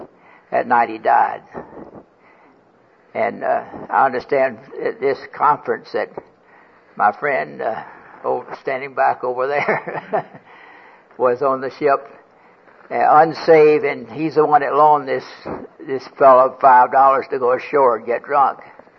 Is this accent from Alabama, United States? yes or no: yes; Birmingham, Alabama, United States; I went in the Navy. I came from Birmingham, Alabama. And I figured I would show up these Yankees around